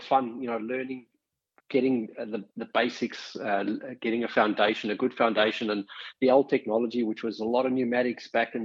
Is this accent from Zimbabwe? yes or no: no; Northern Cape, South Africa; It all began back in South Africa, born and raised in the Karoo in the Northern Cape, and you know, moved to the northeast coast of the country where I started my apprenticeship in industrial automation.